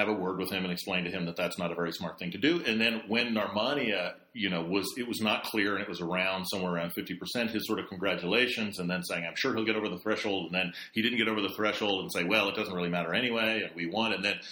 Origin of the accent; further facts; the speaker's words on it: United States; As an American, I can assure you.